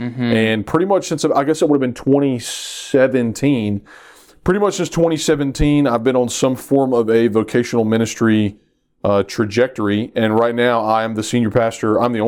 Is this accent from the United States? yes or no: yes; Kings Mountain, North Carolina, United States; now in Cherryville, United States; I grew up in Kings Mountain. I pastor in Dallas. I live in Cherville.